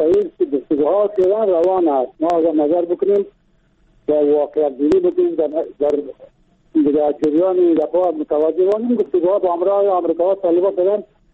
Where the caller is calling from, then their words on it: Bamyan, Afghanistan; از بامیان هستم.